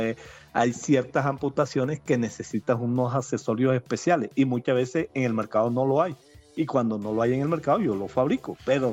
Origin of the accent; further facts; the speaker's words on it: Barranquilla, Atlántico, Colombia; now in Tabio, Colombia; Pero acuérdate que yo soy un barranquillero que llevo 14 años que estoy en Cundinamarca. Actualmente estoy en Tabio